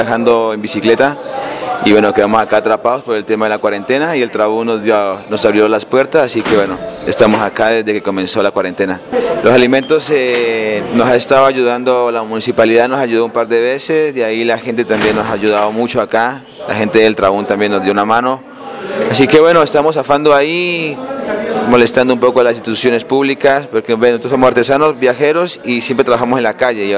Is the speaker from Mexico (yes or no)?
no; Colombia; Lindo también porque yo soy de Colombia, no conozco la nieve.